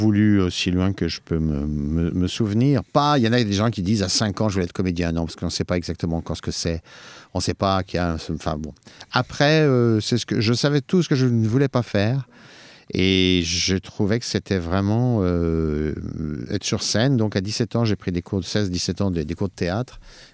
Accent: France; Je suis français, monsieur. je suis français.

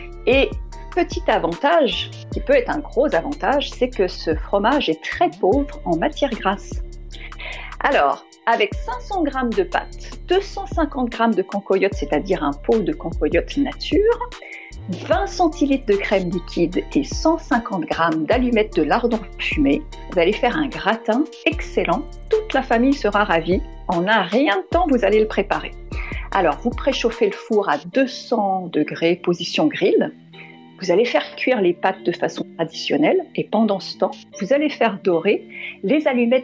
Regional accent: Bourgogne-Franche-Comté, France; je viens du Jura

